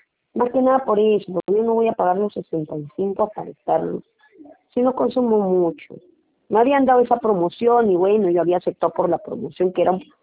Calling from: San Martín de Porres, Lima, Peru; Yo soy de San Martín de Porres.

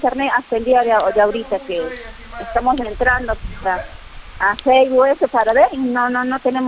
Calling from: Chosica, Lima, Peru; No, soy del distrito de Lulibán, Chosica.

